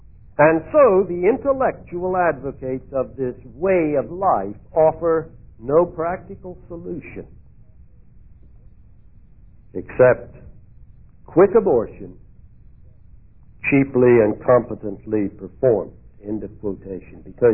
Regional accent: Iowa, United States; I remember when I was growing up in Iowa, there was a family not too far from us

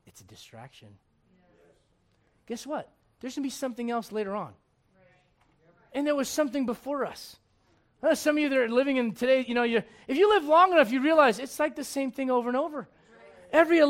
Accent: United States; I'm thankful that I'm an American, but I got to get you to understand this.

